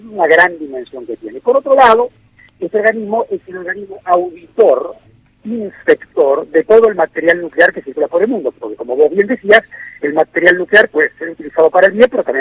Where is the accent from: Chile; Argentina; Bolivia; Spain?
Argentina